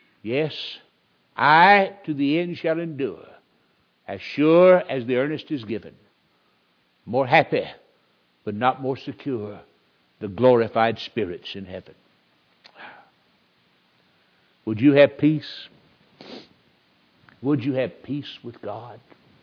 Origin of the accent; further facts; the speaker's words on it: the South, United States; And of course you know I am always happy to let folks know I'm a Southerner.